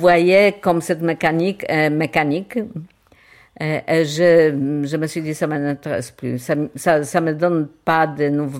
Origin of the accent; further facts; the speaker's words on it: Warsaw, Masovian Voivodeship, Poland; j'avais tout de suite les souvenirs de mon enfance à Varsovie